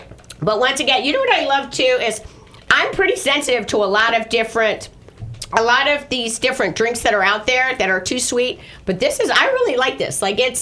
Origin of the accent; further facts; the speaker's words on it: Tampa, Florida, United States; born there; I was born in Tampa Bay, St. Anthony's Hospital.